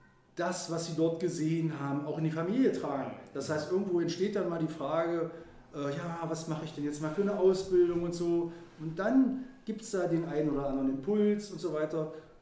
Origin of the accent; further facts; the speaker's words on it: Schönebeck, Saxony-Anhalt, Germany; ich bin ja auch ein Kind des Ostens und wenn man dann im Urlaub war, der ja nicht ganz so weit weg ist wie heute, dann hat man doch voller Stolz von Schönebeck gesprochen.